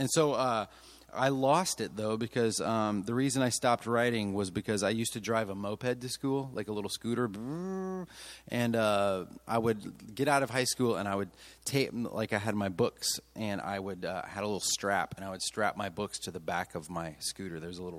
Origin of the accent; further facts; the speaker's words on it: Nashville, Tennessee, United States; I am from Nashville, Tennessee. Anybody ever been in Nashville?